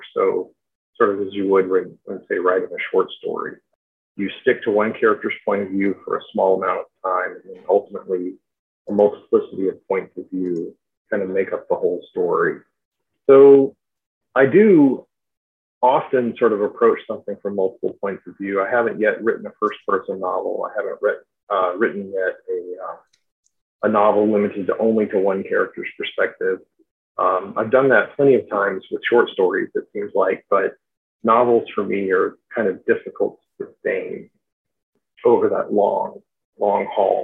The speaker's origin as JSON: {"language": "English", "region": "Arkansas", "country": "United States", "tie": "born or raised there", "said": "set in my home state of Arkansas and relatively close to where I grew up as well. So talking about Southwest Arkansas, South Central Arkansas"}